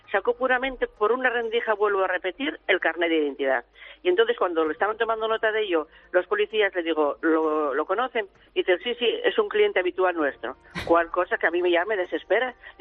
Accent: Spain; yo pienso que como española me tiene que defender ante un caso de estos el fiscal

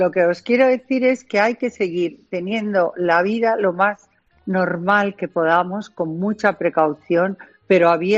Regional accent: San Sebastián, Basque Country, Spain; Y yo que soy de San Sebastián, que he vivido allí

